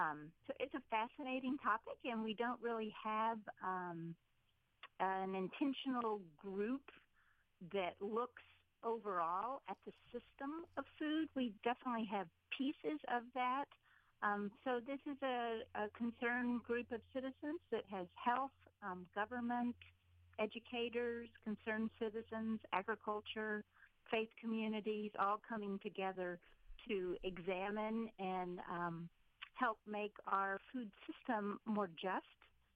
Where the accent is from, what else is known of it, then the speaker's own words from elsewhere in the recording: Tyler, Texas, United States; moved away as an adult; I was raised in the South in Deep East Texas, in Tyler, Texas, in a very food-oriented family which celebrated the kitchen and the dining table.